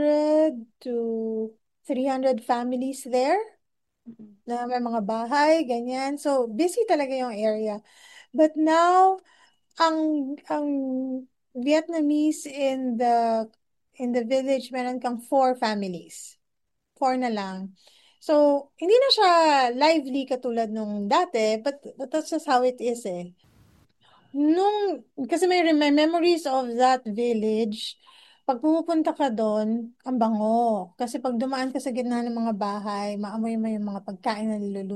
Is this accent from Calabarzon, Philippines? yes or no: no; Mimaropa, Philippines; because it's part of being a Palawenyo.